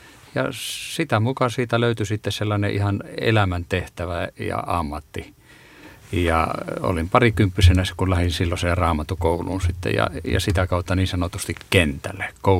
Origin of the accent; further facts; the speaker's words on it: Jyväskylä, Central Finland, Finland; mä olen syntynyt ja kasvanut Jyväskylässä ja siellä tämmöisen helluntalaisen kodin lapsena ja oikeastaan kolmonen polven helluntalaisena olen